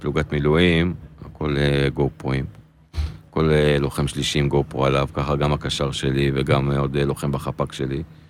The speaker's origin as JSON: {"language": "Hebrew", "town": "Haifa", "region": "Haifa District", "country": "Israel", "lives_now": "Tel Aviv, Israel", "said": "אני חיפאי במקור."}